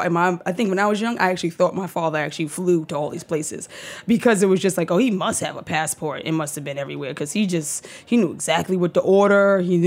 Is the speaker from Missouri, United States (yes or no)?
no; Harlem, New York, United States; You know, I'm from New York. Let me be specific because we're in New York, right? So I'm from Harlem.